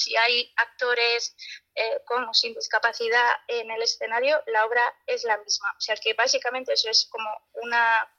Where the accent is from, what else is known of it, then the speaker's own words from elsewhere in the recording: Granada, Andalusia, Spain; now in Bilbao, Spain; Yo soy de Granada, pero llevo muchísimos años viviendo en Bilbao y pues para mí este norte es parte de lo que soy, de quién soy.